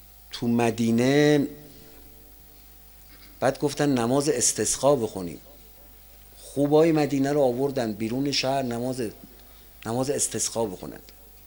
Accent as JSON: {"language": "Persian", "region": "Isfahan", "country": "Iran", "said": "گفتم خوبه برگشتنم با هم بریم چون من اصفهانیم."}